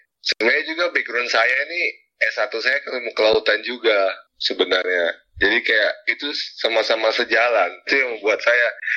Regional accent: Jayapura, Papua, Indonesia; Saat aku asalnya dari Papua, besar Jayapura, tapi originally dari Jawa. Saat ini menempuh studi di James Cook University

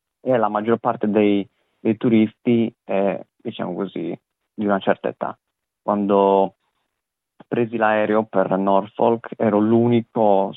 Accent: Sardinia, Italy; questo un po' mi ha ricordato, della verità, il mio paese in Sardegna

